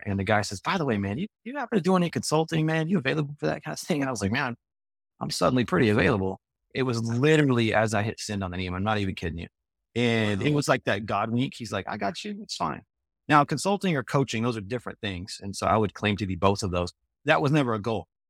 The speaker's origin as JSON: {"language": "English", "region": "Texas", "country": "United States", "said": "Now we live in Texas, back where we're from. We're from Texas. We're in a new town now, but we're from Texas."}